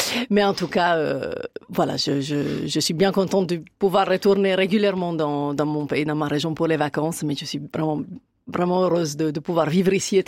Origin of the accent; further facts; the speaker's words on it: Ventimiglia, Liguria, Italy; French is a second language; Je viens de Ventimiglia, c'est la ville de frontière avec la France, à côté de Menton, en Côte d'Azur. Et ça fait de nombreuses années que j'essaie de perdre mon R